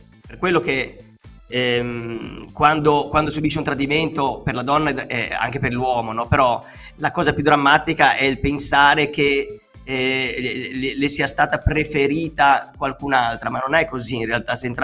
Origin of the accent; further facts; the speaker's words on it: Genoa, Liguria, Italy; io da genovese non riesco a comprendere bene queste cose